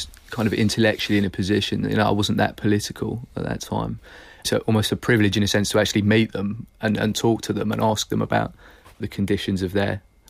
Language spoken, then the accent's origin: English; Yorkshire and the Humber, United Kingdom; also born or lived in Norwich, United Kingdom; I was born in Norwich, but we lived in rural Yorkshire, which is where my formative years were spent. And I was home educated, I think, from the ages of 8 or 9.